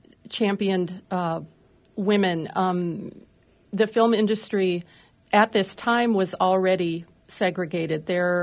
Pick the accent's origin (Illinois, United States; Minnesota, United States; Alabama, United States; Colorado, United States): Minnesota, United States; I am Minnesotan, born and raised, lived here most of my life